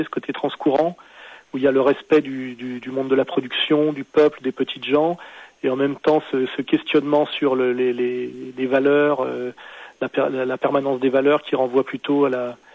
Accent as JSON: {"language": "French", "region": "Geneva", "country": "Switzerland", "moved": "yes", "lives_now": "Paris, France", "said": "je suis citoyen de Genève comme lui, et que je suis monté à Paris comme lui"}